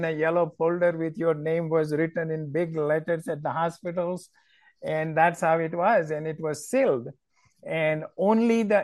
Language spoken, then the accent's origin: English; Ahmedabad, Gujarat, India; moved away; I am originally from India. I immigrated over 50 years ago.